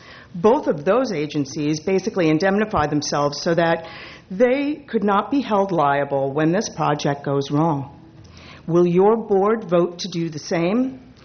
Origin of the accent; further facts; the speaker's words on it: Los Osos, California, United States; from Los Osos.